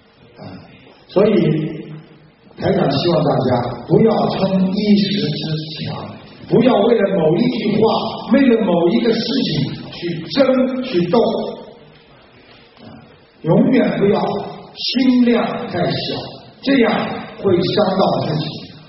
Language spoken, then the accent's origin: Chinese; China; 我们中国人因为皇帝啊有很多的太太和夫人啊